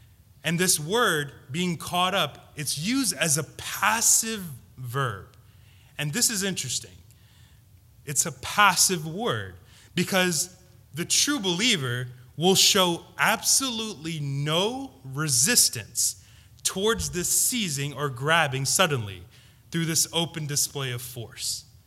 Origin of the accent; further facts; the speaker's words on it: Philadelphia, Pennsylvania, United States; I was born and raised in Philly.